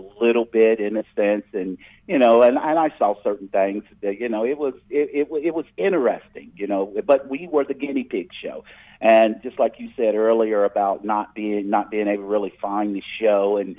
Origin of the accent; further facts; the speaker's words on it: West Virginia, United States; I'm from West Virginia. I said, we all look out for West Virginia people